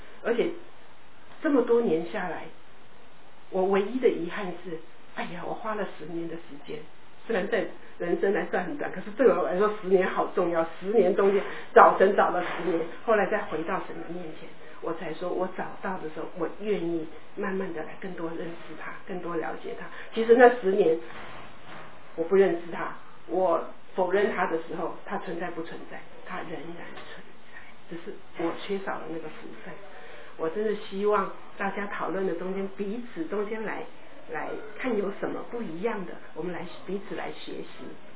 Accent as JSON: {"language": "Chinese", "region": "Guangdong", "country": "China", "also_born_or_lived": "Taiwan", "said": "我是从小生在基督教的家庭里面，那台湾是我从台湾来，我是广东人，台湾来"}